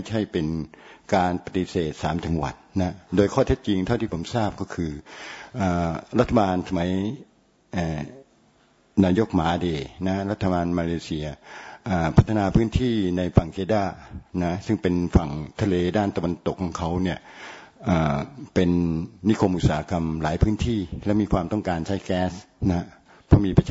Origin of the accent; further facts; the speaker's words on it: Songkhla, Thailand; ผมในฐานะที่เป็นคนสงขลาด้วยขอยืนยันและข้อเห็นด้วยนะ